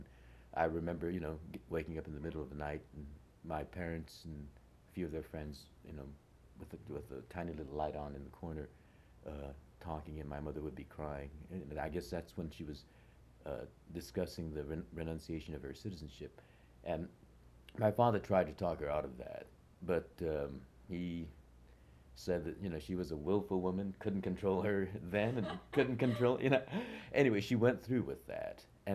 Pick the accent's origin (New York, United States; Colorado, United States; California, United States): California, United States; Los Angeles; born there; also born or lived in Arkansas; I was born here in Los Angeles, And relocations, they call it, happened almost immediately.